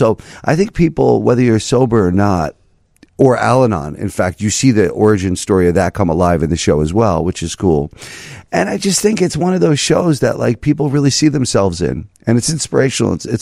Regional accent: New Jersey, United States; So I was a wild teenager, to say the least, growing up in New Jersey.

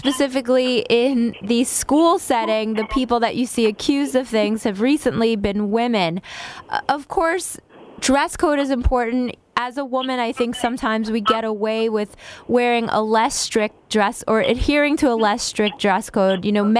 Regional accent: New York, United States; I'm from Rockland County, so good morning.

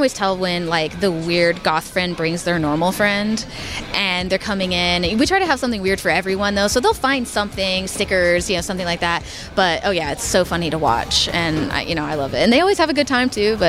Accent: Tulsa, Oklahoma, United States; 2,000 people came in my hometown of Tulsa, Oklahoma, which is like small.

